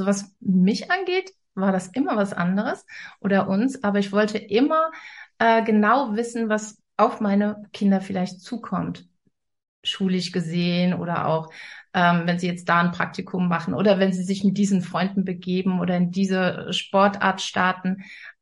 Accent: Rhineland, Germany; Ich komme ja aus dem Rheinland und lebe jetzt im Norden.

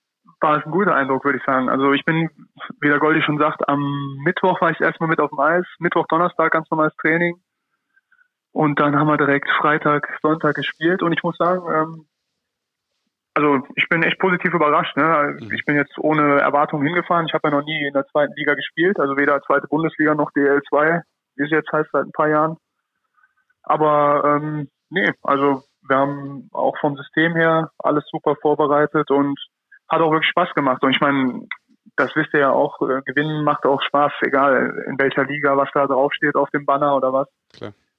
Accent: Rhineland, Germany; als Rheinländer habe natürlich immer Bietigheim Bissingen gesagt

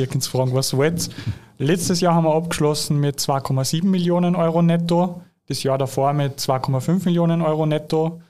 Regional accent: Kaufing, Upper Austria, Austria; mein Heimatort, 600 Personen Einwohner.

